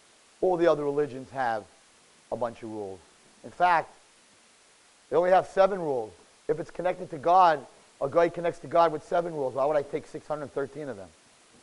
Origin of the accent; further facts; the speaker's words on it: New York, United States; I have to bash you a little bit. I come from New York.